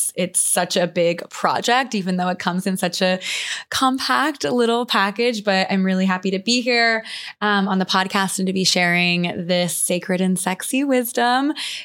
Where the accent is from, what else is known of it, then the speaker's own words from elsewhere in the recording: Midwest, United States; I was raised in the Midwest where my sex education was incredibly fear-based and not entirely honest and shame-inducing.